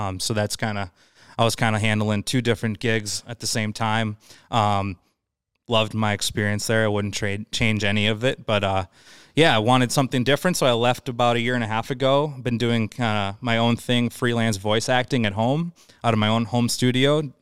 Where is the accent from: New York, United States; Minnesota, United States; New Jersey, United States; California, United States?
Minnesota, United States; Yeah, I mean, I grew up here in Minnesota.